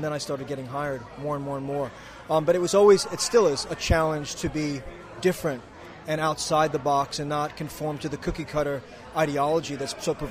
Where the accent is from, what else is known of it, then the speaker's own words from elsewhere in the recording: New York City, New York, United States; while I was away from my hometown, New York City, I stayed in touch with my acting teacher